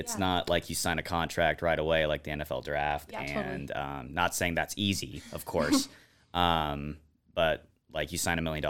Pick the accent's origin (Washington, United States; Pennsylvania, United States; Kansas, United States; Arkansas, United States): Washington, United States; Seattle; now in Boise, United States; I'm from Seattle, Washington.